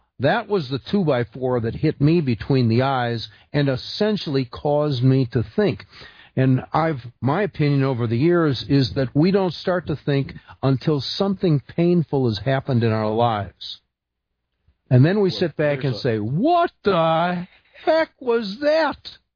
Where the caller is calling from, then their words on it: Oregon, United States; Roger's calling from Argentina. I'm calling from Oregon, and you are listening wherever you happen to be right now.